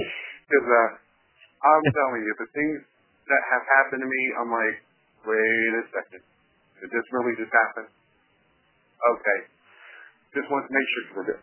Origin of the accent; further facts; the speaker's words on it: Philadelphia, Pennsylvania, United States; To Philadelphia, to my hometown.